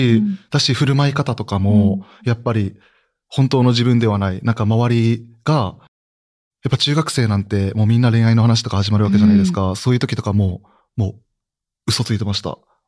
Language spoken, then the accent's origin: Japanese; Aichi, Japan; also born or lived in Gifu; 愛知県、生まれは岐阜なんですけど、まあ生まれの時は覚えてない。もうすぐ愛知に引っ越して、で、育ちは愛知っていう感じです。